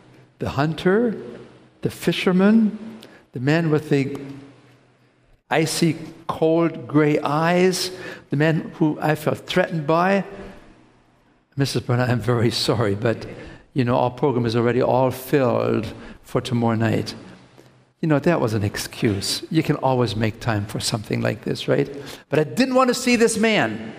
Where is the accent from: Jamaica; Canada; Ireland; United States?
Ireland; Connacht; because I'm from Mayo.